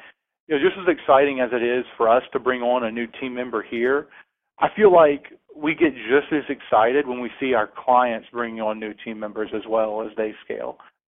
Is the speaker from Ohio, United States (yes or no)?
no; Lafayette, Louisiana, United States; now in Dallas, United States; So I'm from Lafayette, Louisiana, and that's where I was born and raised.